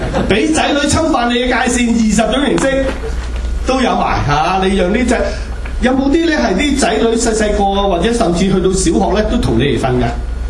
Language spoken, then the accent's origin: Cantonese; China; 也都有一些我們中國人呢不講私隱的喎